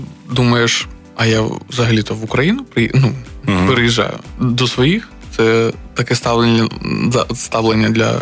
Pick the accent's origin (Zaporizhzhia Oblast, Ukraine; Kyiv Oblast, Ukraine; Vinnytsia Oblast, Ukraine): Zaporizhzhia Oblast, Ukraine; Zaporizhzhia; Тільки я спілкувався на той момент переважно російською. Я з Запоріжжя, це понятно.